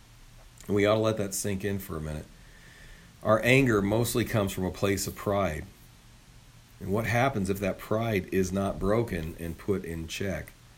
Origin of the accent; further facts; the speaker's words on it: Midwest, United States; And we're from the Midwest. We understand the power of weather.